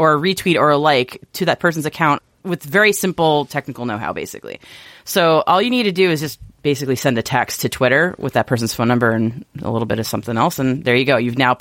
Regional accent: United States; As an American, I have no idea who they are.

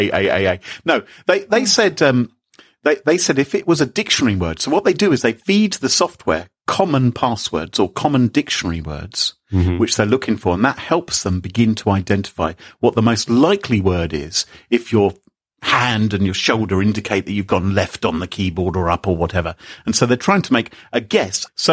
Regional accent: England, United Kingdom; I couldn't dance for two reasons. I'm English and technical.

